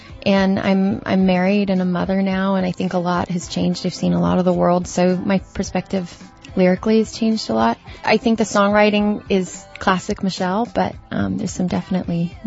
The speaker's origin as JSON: {"language": "English", "region": "West Coast", "country": "United States", "tie": "born or raised there", "said": "and I was raised on the West Coast and had an upbringing of a little bit of country music but a lot of rock and roll."}